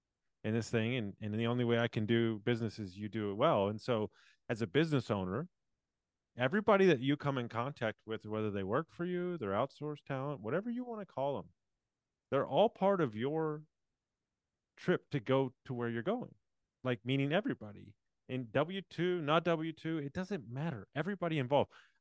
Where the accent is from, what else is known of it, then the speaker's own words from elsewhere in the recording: Texas, United States; now in Pennsylvania, United States; I'm from Texas. At the moment, I'm in Pennsylvania, but I'm out in San Antonio soon.